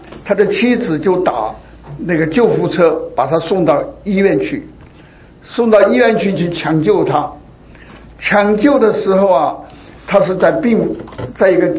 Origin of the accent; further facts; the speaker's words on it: China; 这个就是我们中国人讲的一个叫灵魂出窍